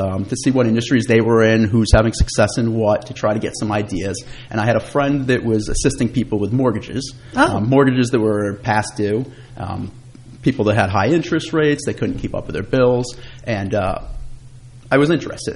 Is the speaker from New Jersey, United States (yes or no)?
yes; Flemington, New Jersey, United States; also born or lived in New Brunswick; I was born in New Brunswick, lived there for about 3 years before my family decided to relocate to Flemington. The only time in my life I've not lived in Flemington, actually, was when I went to college.